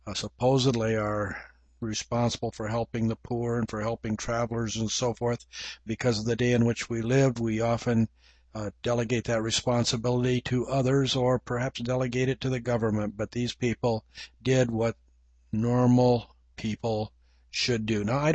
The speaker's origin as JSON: {"language": "English", "region": "England", "country": "United Kingdom", "accent": "English", "said": "You'll have to forgive my English accent for Greek names."}